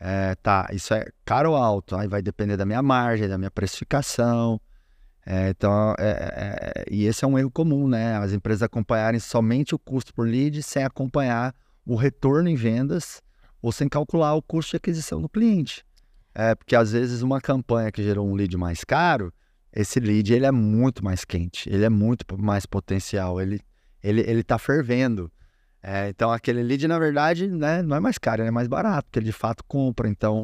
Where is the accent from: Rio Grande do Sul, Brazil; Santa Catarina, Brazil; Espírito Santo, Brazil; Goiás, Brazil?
Goiás, Brazil; born there; now in São Paulo, Brazil; lá onde eu nasci, no interiorzão de Goiás